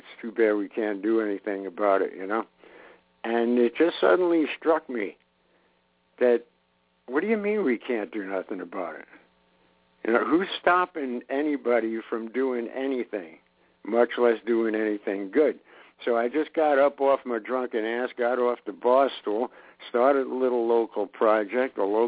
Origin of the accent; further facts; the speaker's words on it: Brooklyn, New York, United States; I grew up in Brooklyn, and you see a lot of nasty stuff there.